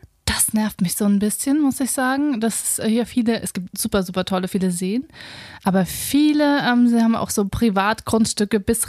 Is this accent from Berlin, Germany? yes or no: no; Thuringia, Germany; now in Potsdam, Germany; Ich bin zwar Potsdamer, aber natürlich auch zugezogen. Mhm. Ich komme eigentlich aus Thüringen, bin aber, ich weiß gar nicht mehr wann, 2012, 13 rum, nach Potsdam gezogen.